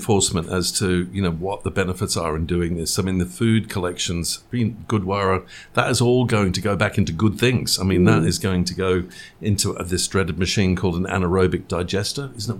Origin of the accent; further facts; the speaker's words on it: Australia; as an Aussie